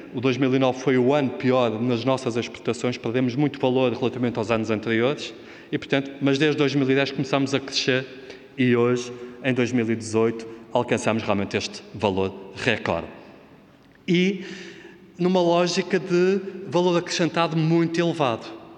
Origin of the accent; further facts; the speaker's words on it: Portugal; acho que sempre como português acaba por saber desta dimensão